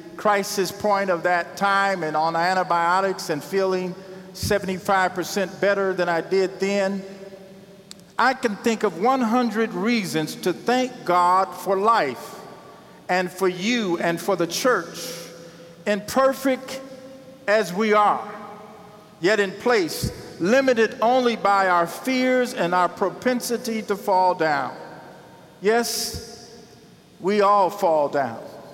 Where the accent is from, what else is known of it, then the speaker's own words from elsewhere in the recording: Iowa, United States; I'm from Iowa, and I tell people wherever I go, I am from Iowa